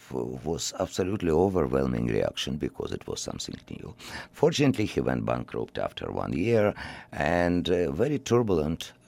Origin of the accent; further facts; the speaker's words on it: Moscow, Russia; also born or lived in South Russia; I was born in Russia. I was born in the south of Russia. All my life I spent in Moscow, but south is south.